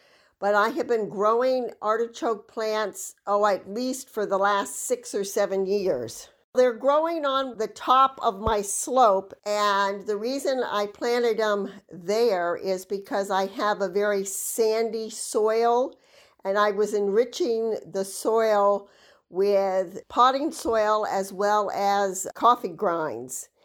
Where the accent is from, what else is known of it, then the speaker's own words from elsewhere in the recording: East Coast, United States; I grew up on the East Coast, and I hated artichokes.